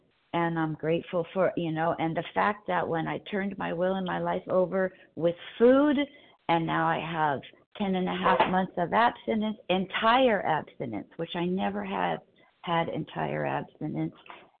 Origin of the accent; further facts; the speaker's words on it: California, United States; from Southern California. I'm grateful to be here.